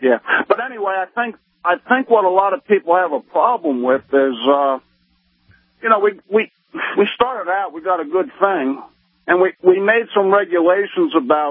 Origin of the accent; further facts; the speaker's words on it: New Jersey, United States; I'm originally from New Jersey. There was a town in New Jersey where the mayor did away with welfare.